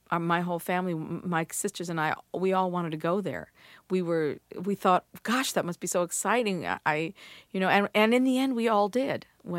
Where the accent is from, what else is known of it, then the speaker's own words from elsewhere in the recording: Hawaii, United States; It was a series of old barracks that had been used in to house soldiers in the Second World War, and it had been converted to civilian housing.